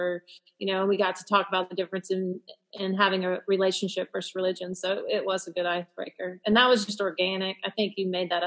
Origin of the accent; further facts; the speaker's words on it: the South, United States; And I was taught, I'm from the South, so I was taught a way to a person's heart is through their stomach.